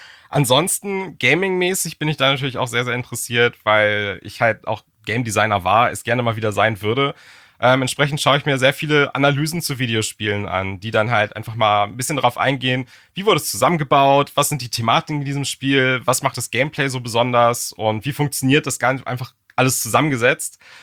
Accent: Germany; englischer Content ist cool, aber halt super anstrengend, wenn man als Deutscher die ganze Zeit Englisch redet.

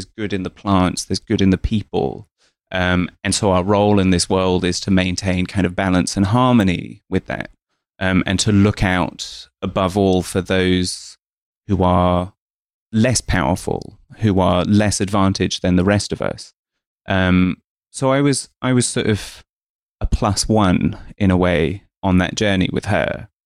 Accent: East of England, United Kingdom; born there; So I was born in Essex to two migrants from India, my mum and my dad. My mum has always been a practicing Sikh.

